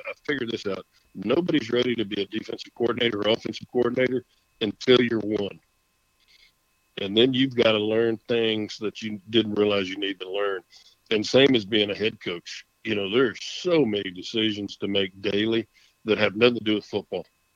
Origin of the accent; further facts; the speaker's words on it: Texas, United States; family's been here since the late 1800s. And, you know, it's a state I take great pride in and love being a Texan, love being called a Texan.